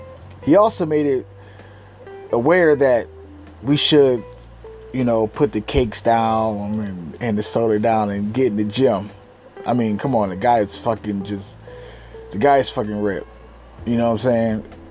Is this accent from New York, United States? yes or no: no; Akron, Ohio, United States; I didn't really know about them because I'm from Akron, Ohio.